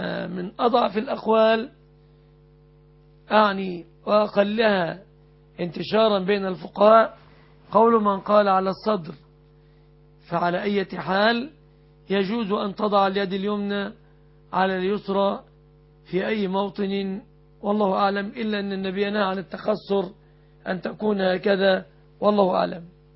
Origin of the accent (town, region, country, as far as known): Egypt